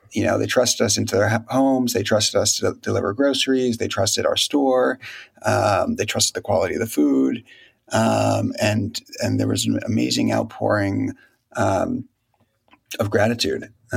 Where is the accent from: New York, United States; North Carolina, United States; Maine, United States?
New York, United States; I mean, you know, I grew up in New York, and when all my friends would go away for spring break or Christmas, we would be, you know, working.